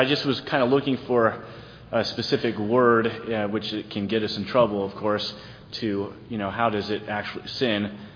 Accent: Willits, California, United States; I'm from Willits, California.

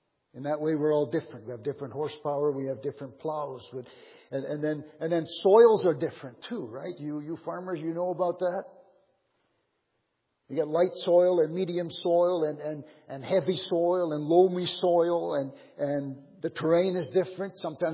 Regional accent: Chilliwack, British Columbia, Canada; When I grew up in Chilliwack, 40 acres was big.

